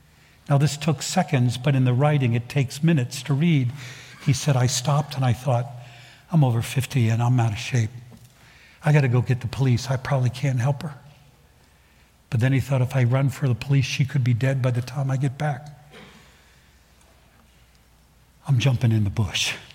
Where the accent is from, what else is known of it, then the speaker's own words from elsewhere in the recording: Tennessee, United States; We're supposed to be like a hero from my section of the country. I'm from Tennessee.